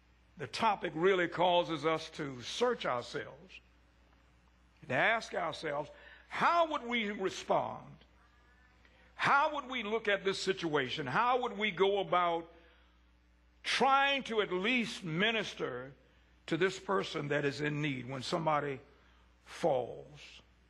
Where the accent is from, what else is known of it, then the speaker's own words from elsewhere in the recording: Scottsburg, Virginia, United States; I am from Scottsburg, Virginia, and we say Eutychus